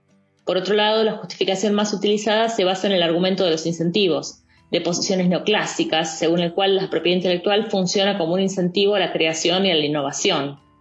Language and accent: Spanish; Argentina; tengo 41 años, soy argentina y vivo en Buenos Aires.